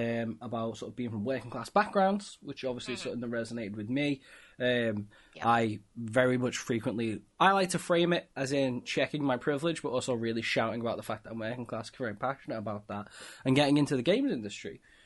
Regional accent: Liverpool, North West England, United Kingdom; the South, and I'm from Liverpool.

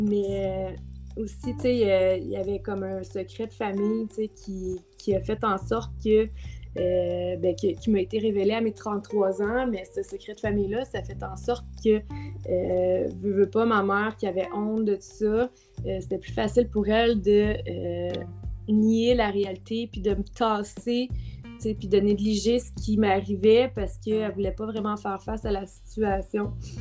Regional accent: Sainte-Anne-des-Plaines, Quebec, Canada; also born or lived in Laval, Canada; Je suis née à Laval. Mm-hmm. Mais j'ai grandi, en fait, toute mon enfance à Saint-Anne-des-Plaines, c'est où est-ce que je demeure en ce moment.

